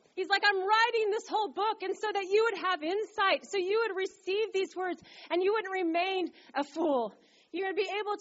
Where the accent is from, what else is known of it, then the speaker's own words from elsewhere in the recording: Sacramento, California, United States; When I'd come visit my cousins here in Novato, I grew up in Sacramento